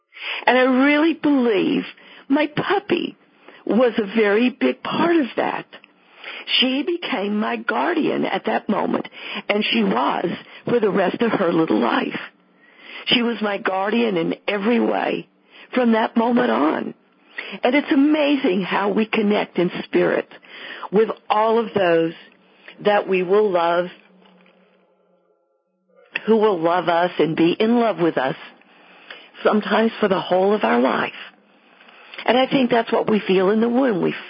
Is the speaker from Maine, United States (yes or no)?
no; Texas, United States; accent: Texas; I thought, well, I'm going to dramatize my Texas accent. I thought, I'm from Texas.